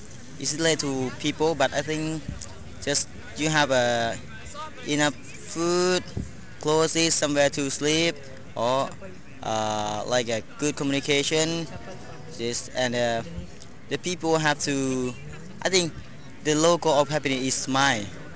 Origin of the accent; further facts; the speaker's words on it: Laos; I come from Laos.